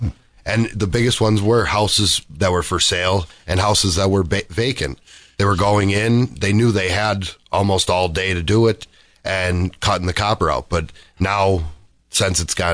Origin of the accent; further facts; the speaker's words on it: Dunmore, Pennsylvania, United States; And for years, I mean, growing up in Dunmore, that was the thing.